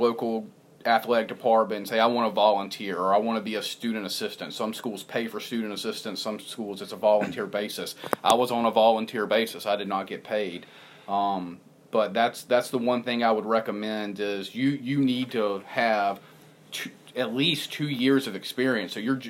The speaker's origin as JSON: {"language": "English", "region": "Southeast", "country": "United States", "tie": "born or raised there", "said": "Maybe that's because I was raised in the Southeast, and it's a little different beast down here."}